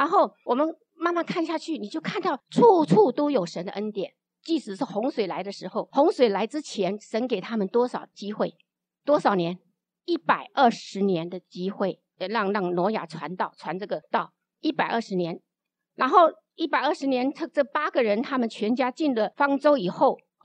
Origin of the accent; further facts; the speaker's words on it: China; 那我们中国人来说，我们最古最古的人，他们敬拜什么？